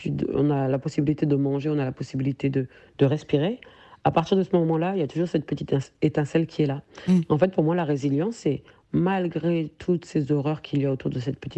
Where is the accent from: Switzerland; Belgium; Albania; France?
France